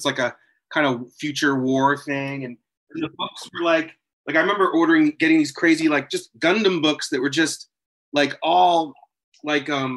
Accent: New Hampshire, United States; I'm from New Hampshire. So again, what, you know, it's not like I was from the city or anything.

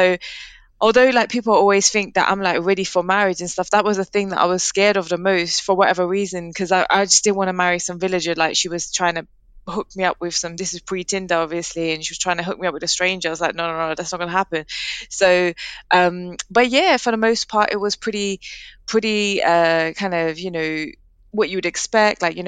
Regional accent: Leyton, London, United Kingdom; I grew up in Leighton, which is East London, and there was like so much diversity there

